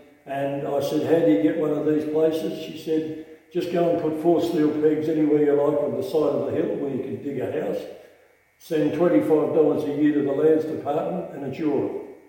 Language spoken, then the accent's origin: English; Geelong, Victoria, Australia; But I came from Geelong